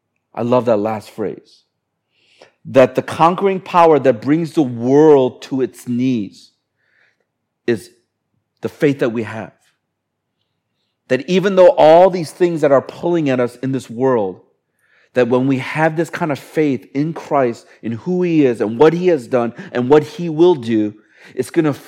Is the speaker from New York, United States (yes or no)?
no; Chicago, Illinois, United States; any of the professional teams that I follow and watch are from Chicago, because that's my hometown.